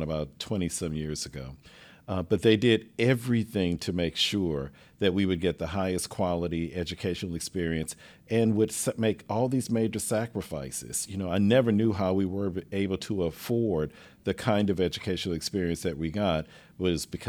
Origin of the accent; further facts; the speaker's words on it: Lake Charles, Louisiana, United States; also born or lived in New Orleans; now in Houston, United States; So I grew up in Lake Charles, Louisiana, mm-hmm. and spent the majority of my adult life in New Orleans.